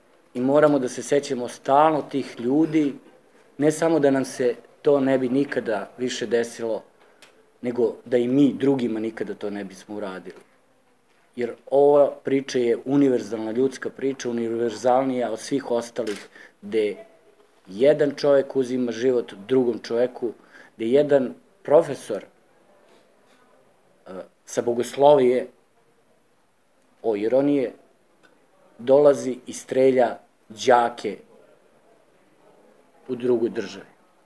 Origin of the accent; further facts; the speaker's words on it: Kragujevac, Šumadija, Serbia; ja sam Kragujevčanin